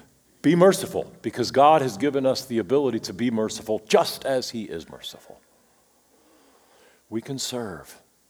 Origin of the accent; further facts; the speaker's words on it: Richmond, Virginia, United States; growing up in Richmond, Virginia, with a Southern gentleman as a father